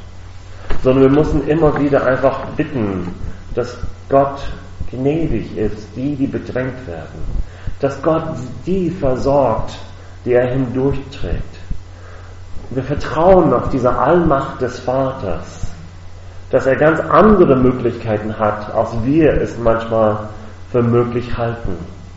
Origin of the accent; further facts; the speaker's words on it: Virginia, United States; ich war in Deutschland für ein Jahr, ging wieder zurück in meine Heimat, in den Vereinigten Staaten, Virginia